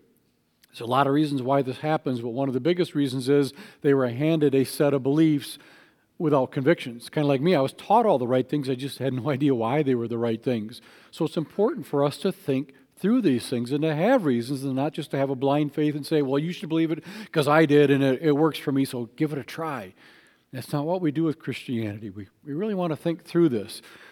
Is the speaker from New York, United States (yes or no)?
no; Waukesha, Wisconsin, United States; graduated from Waukesha North, because I'm from Waukesha.